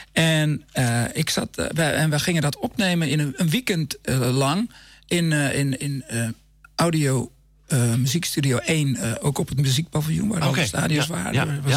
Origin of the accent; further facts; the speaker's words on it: Bussum, North Holland, Netherlands; Die ken ik uit Bussum, waar ik vandaan kom.